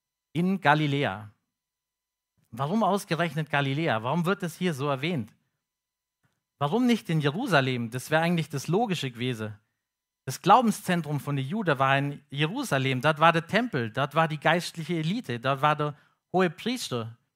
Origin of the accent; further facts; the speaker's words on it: Swabia, Germany; accent: Swabian; da kann ich als Schwabe voll mitfühlen.